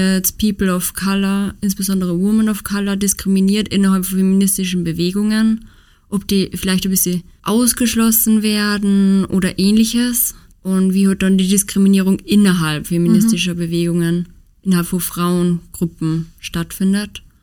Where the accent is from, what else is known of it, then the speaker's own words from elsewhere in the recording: Upper Austria, Austria; ich bin aus Oberösterreich.